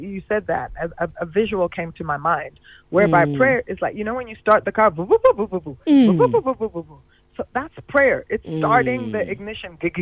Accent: Canada; also born or lived in United States; I'm from Africa. I mean, I know my accent is a bit strange, because I half grew up in Canada and I half grew up in the United States. But the bottom line is I'm African.

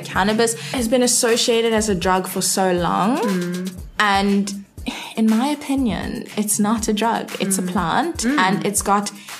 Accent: Cape Town, Western Cape, South Africa; I'm 23 years old, born and bred in Cape Town

